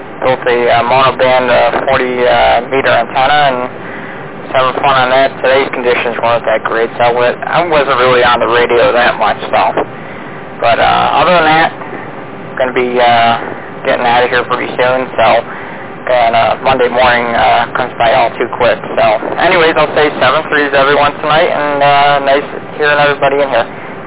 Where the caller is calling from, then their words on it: Vernon, New York, United States; I'm actually from Vernon, New York, not on Echolink.